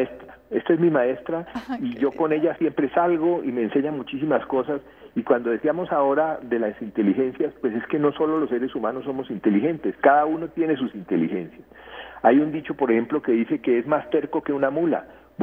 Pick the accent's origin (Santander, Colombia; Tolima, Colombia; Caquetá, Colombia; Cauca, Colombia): Cauca, Colombia; Popayán; en Popayán, de donde yo soy, decimos muy achantados